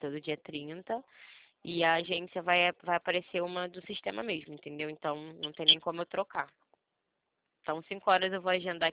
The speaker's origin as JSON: {"language": "Portuguese", "region": "Rio de Janeiro", "country": "Brazil", "said": "Eu sou do Rio de Janeiro, carioca, centro do Rio."}